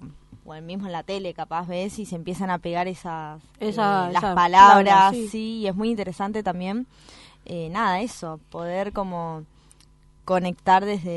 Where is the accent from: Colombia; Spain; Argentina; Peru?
Argentina; Buenos Aires; en nuestro caso que somos de Buenos Aires, de Capital